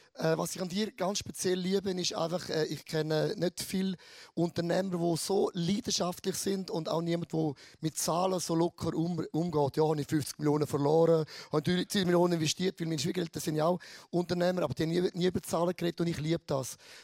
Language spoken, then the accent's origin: German; St. Gallen, Switzerland; Ich komme aus dem Rheintal und ein Rheintaler ist im Rheintal geboren und stirbt am Rheintal.